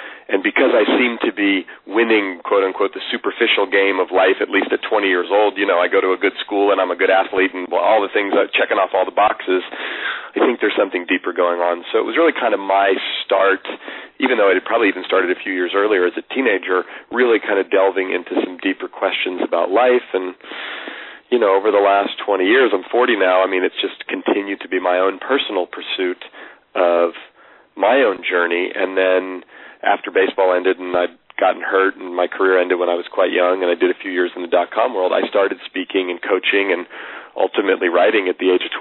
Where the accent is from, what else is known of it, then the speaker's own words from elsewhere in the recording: Oakland, California, United States; I mean, I grew up in Oakland, California, near San Francisco, where you and I both still live here in the Bay Area